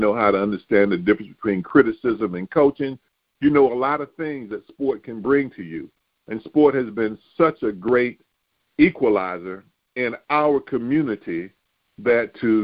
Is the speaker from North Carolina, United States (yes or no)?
yes; Raeford, North Carolina, United States; to integrate what had formerly been all-white Hoke County High School in Rayford, North Carolina, my hometown, after attending all-black public schools and then high school, Upchurch High School in Rayford.